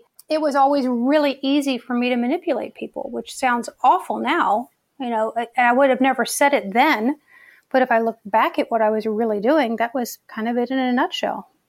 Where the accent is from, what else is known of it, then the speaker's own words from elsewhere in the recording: Richmond, Virginia, United States; there are people in my hometown of Richmond, Virginia who do know me from that life